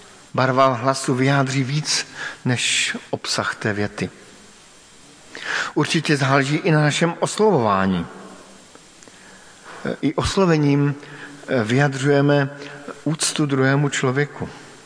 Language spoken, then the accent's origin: Czech; Brno, South Moravian Region, Czechia; Sám jsem vyrůstal v Brně